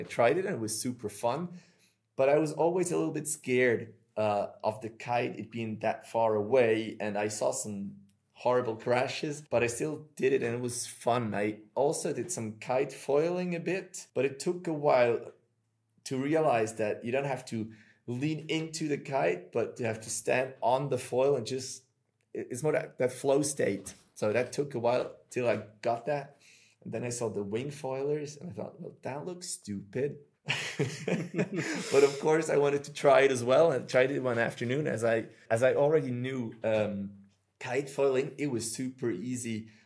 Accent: Switzerland; I'm from Switzerland, I have a different sort of accent.

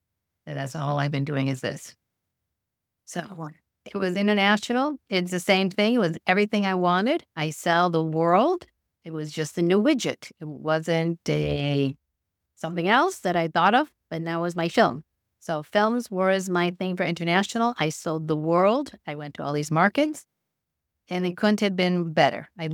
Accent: Orlando, Florida, United States; I grew up in Orlando.

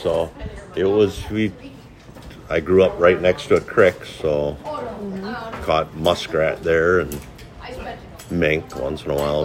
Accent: Marshfield, Wisconsin, United States; grew up in the central part of the state, down by Marshfield, Wisconsin Rapids area. And I started trapping with my dad.

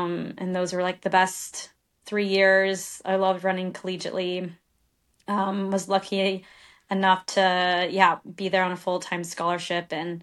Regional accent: Florida, United States; So I grew up in Florida, and we would travel a lot to like Northeast, in the summer for tournaments.

